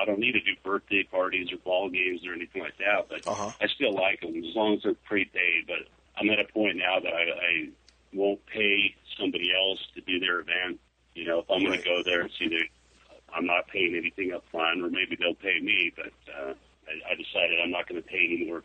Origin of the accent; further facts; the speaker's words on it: Alaska, United States; Just the opposite, though. I was born and raised in Alaska.